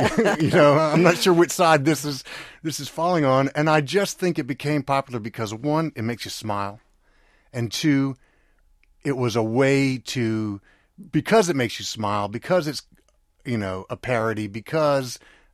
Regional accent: Memphis, Tennessee, United States; When I was a kid growing up in Memphis, Rick D.

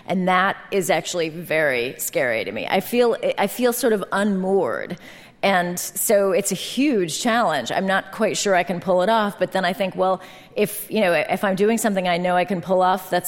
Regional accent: San Francisco, California, United States; I mean, I grew up in San Francisco, so if I was in Europe, it was a 9-hour time difference

